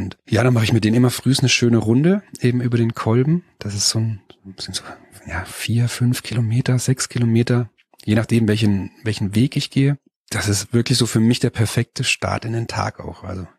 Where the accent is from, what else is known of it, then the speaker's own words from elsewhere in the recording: Mainz, Rhineland-Palatinate, Germany; born there; now in Marktsteinach, Germany; eigentlich bin ich in Mainz geboren sogar